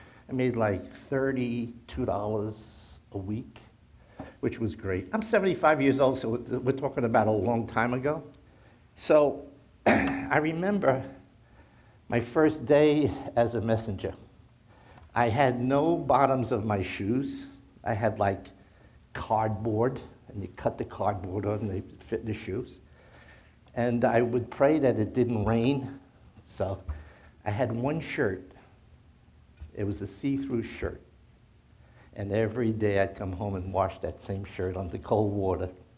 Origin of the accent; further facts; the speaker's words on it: Jersey City, New Jersey, United States; I was born and raised in Jersey City.